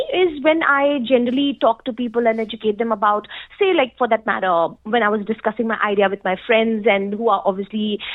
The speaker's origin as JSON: {"language": "English", "country": "India", "said": "I think here I am mostly known as an Indian artist."}